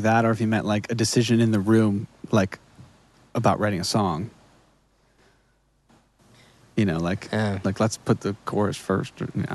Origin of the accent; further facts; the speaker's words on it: Wisconsin, United States; Skylar, shout out from my home state.